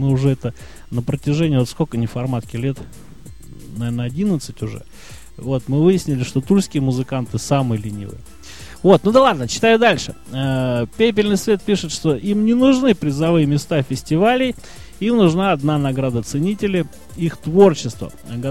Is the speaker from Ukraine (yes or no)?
no; Tula, Tula Oblast, Russia; Вот, и сейчас я буду слушать первый раз своих земляков, хотя родился и вырос в Туле.